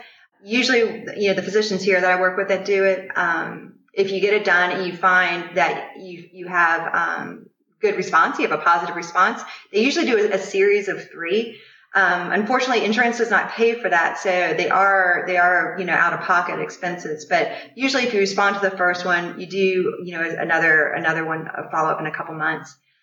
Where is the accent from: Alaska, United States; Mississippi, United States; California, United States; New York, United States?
Mississippi, United States; So, you know, I grew up in Mississippi. I just ran on the beach in the morning